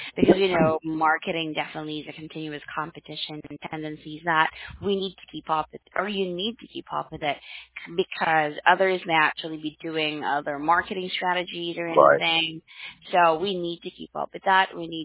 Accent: Mindanao, Philippines; Oh, I'm from Mindanao. Like far

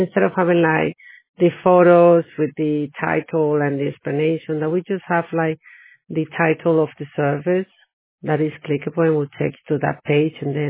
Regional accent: Galicia, Spain; first language English/Spanish; soy gallega, so...

